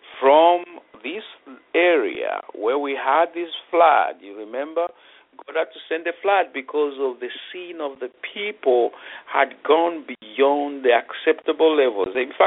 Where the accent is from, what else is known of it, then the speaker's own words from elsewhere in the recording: Zambia; accent: British; now in United States; You see, like me here in the United States, when I speak, people they always ask me, where are you from? And I say, well, from Zambia, Africa.